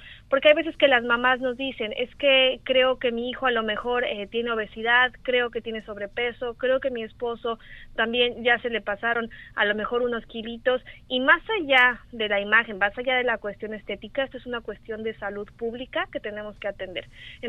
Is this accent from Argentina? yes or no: no; Mexico; somos mexicanos, no importa dónde estemos